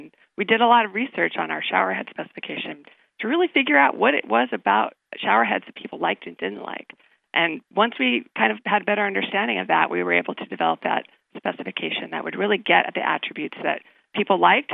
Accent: Southwest, United States; Well, I grew up in the Southwest, so certainly I grew up in a dry environment, so I knew the importance of water.

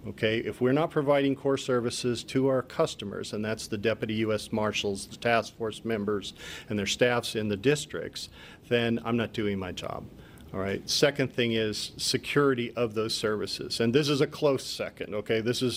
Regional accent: Idaho, United States; I grew up out west in Idaho, and I had a father who really liked to go out to old mining towns, ghost towns, things like that.

